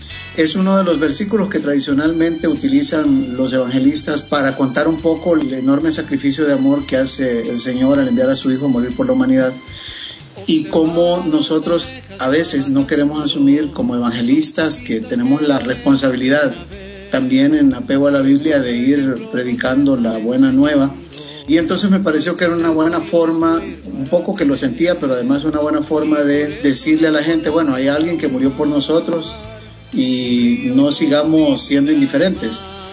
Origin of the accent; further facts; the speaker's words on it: Honduras; al menos en mi pueblo, no podría afirmarlo que necesariamente sea a lo largo y ancho de la geografía hondureña